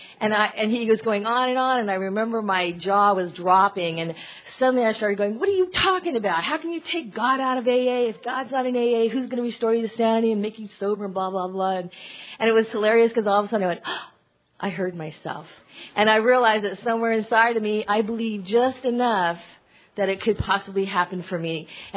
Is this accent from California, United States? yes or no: yes; California, United States; Hi. My sobriety date is September 10th, 1992, and I'm from California.